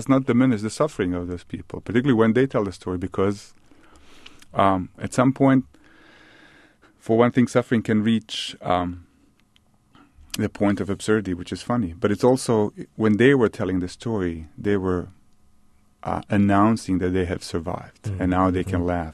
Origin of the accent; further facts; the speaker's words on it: Bosnia & Herzegovina; first language Bosnian; English is a second language; It's 200,000 words in columns in my native language. So I'm just as comfortable writing in English as I am in my native language at this moment.